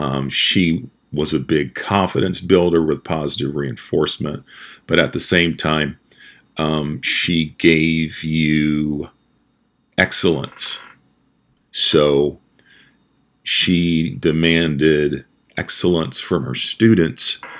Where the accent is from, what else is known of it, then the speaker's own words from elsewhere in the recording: Anderson, Indiana, United States; And I grew up in Anderson, Indiana.